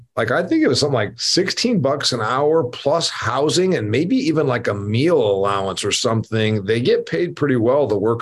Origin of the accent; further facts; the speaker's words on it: United States; I'm an American that tries to come up there and just work, and I'm not.